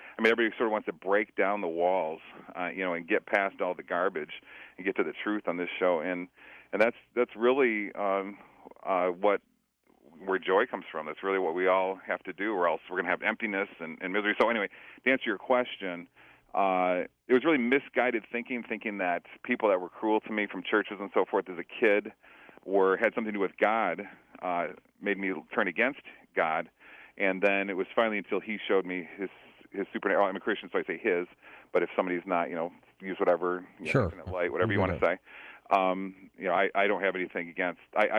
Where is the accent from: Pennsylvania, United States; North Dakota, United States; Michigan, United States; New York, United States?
Michigan, United States; Kalamazoo; And I live in Kalamazoo now and have for a number of years. This is actually my hometown, coming back to where I went to high school and so forth.